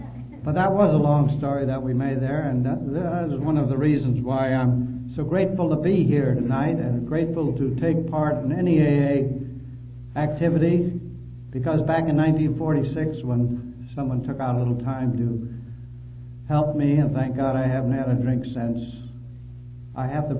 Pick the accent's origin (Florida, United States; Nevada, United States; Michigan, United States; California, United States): Florida, United States; I am from Florida.